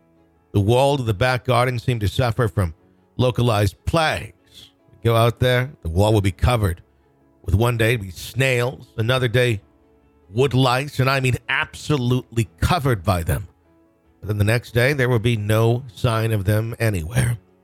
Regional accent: Southend-on-Sea, East of England, United Kingdom; I grew up in the South End, on sea in England, on average, down an hour east of London.

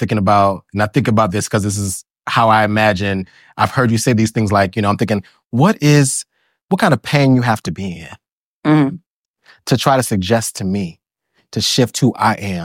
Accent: the South, United States; So, you know, as a Southerner, you talked about being from the South, uh-huh. being country, right? As a country person as well.

